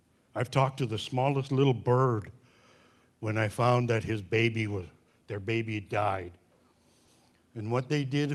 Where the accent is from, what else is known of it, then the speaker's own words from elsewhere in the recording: Hoonah, Alaska, United States; I'm originally from Huna. I'm the speaker of our clan house. This is my father's country.